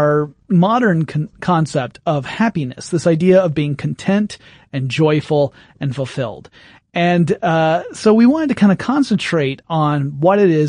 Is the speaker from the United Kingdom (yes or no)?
yes; England, United Kingdom; I however, of course, being English, think it's just lucky to be happy.